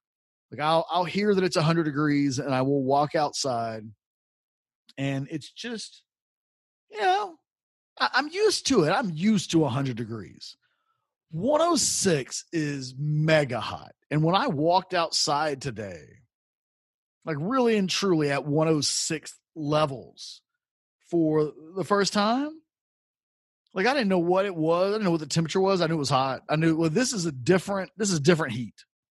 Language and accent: English; United States; I'm an American. We win all of our championships in the last game of the season.